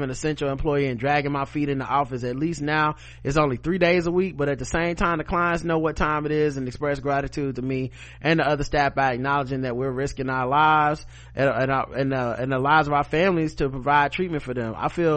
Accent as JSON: {"language": "English", "region": "South Carolina", "country": "United States", "tie": "born or raised there", "moved": "as an adult", "lives_now": "Ogden, United States", "said": "I'm a middle-aged brother, born and raised in South Carolina, currently living and teaching in Ogden, Utah. I haven't moved out here with my family in 2015."}